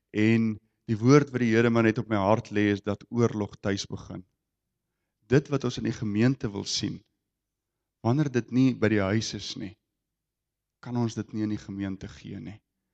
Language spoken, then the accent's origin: Afrikaans; Ceres, Western Cape, South Africa; Ek kom daar uit Ceres uit.